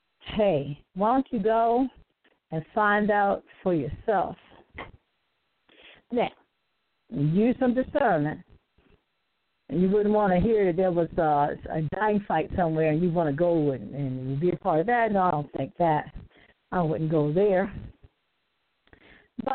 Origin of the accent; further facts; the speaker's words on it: Baltimore, Maryland, United States; being African-American, growing up in Baltimore City. There may be some different slangs and things that I use.